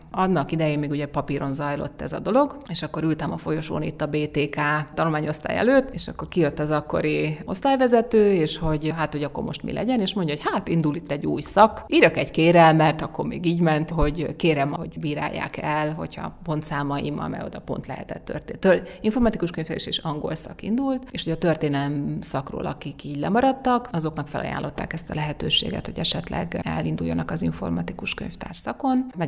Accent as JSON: {"language": "Hungarian", "town": "Fehérgyarmat", "region": "Szabolcs-Szatmár-Bereg", "country": "Hungary", "tie": "born or raised there", "said": "ott a környékén, Fehérgyarmaton jártam iskolába, és ott a környéken nőttem föl."}